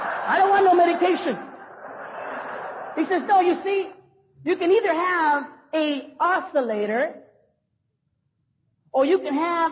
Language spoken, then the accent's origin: English; Los Angeles, California, United States; And yes, I'm from East LA. And yes, I cry.